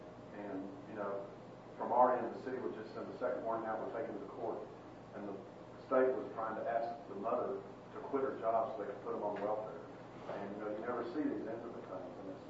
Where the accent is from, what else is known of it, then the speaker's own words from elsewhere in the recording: Denton, Texas, United States; I'm from Denton, Texas.